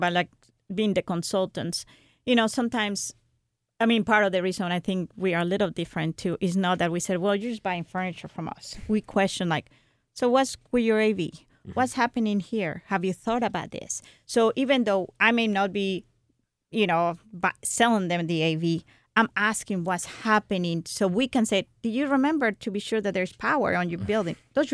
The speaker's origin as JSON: {"language": "English", "country": "Mexico", "said": "So I'm from Mexico original, so I'm considered, I am Hispanic, so I'm considered a minority."}